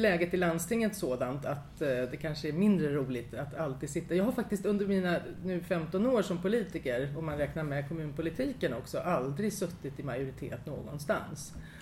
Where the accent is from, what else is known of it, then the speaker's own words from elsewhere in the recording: Tyresö, Stockholm County, Sweden; jag är faktiskt uppväxt i Tyresö.